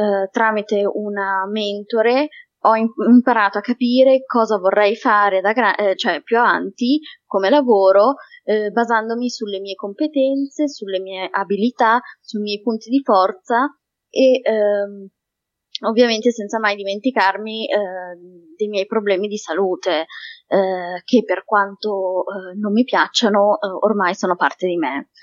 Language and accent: Italian; Milan, Lombardy, Italy; ho 26 anni e sono di Milano.